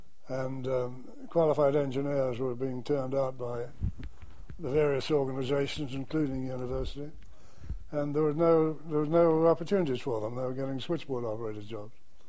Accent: Cambridge, Waikato, New Zealand; born there; Yes, I was born in New Zealand, in a little place called Cambridge.

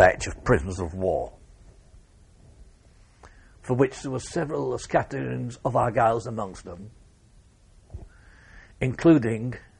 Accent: United Kingdom; And I said, I'm a British soldier.

